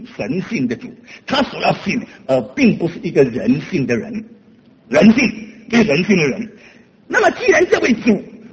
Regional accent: Fujian, China; 我们福建人呢、如果这个女人呢、脸肿呢很危险

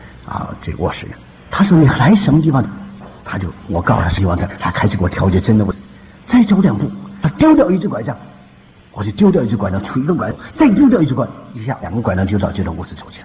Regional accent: China; 作为一个中国人，看着中国的强大起来

